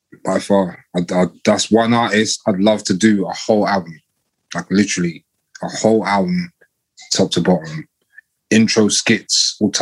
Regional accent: Kilburn, London, United Kingdom; I'm from Kilburn.

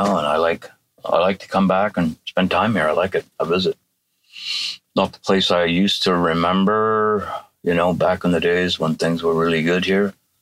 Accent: Port Alberni, British Columbia, Canada; I grew up in Port Alberni, lived here most of my life. Left in the 80s, balling work.

